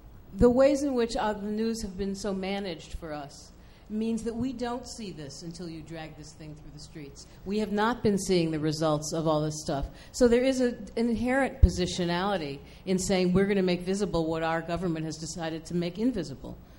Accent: United States; this is the thing that I, as an American, you know, absorber of the news that's pretty much managed, don't see much.

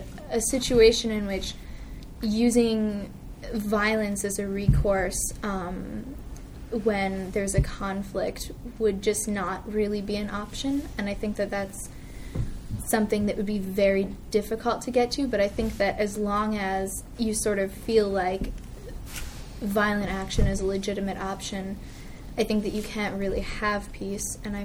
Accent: St. Paul, Minnesota, United States; I'm from St. Paul, Minnesota.

